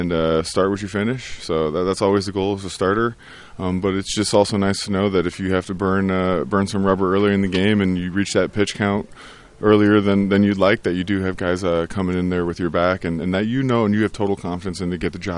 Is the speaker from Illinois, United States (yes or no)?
yes; Chicago, Illinois, United States; just because the point of view that you have as a fan growing up in Chicago about the Cubs.